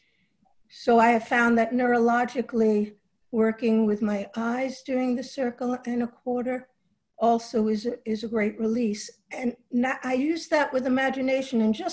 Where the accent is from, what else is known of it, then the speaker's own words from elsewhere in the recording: Nyack, New York, United States; Nyack, New York.